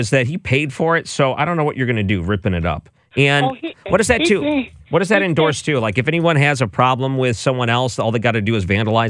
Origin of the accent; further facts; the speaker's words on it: Indiana, United States; I almost said Governor Pence because I come from Indiana where he was governor.